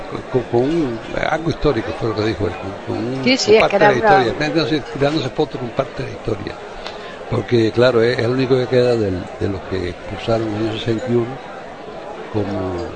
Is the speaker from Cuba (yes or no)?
yes; Cuba; No, yo no sé, yo no soy español, yo soy cubano.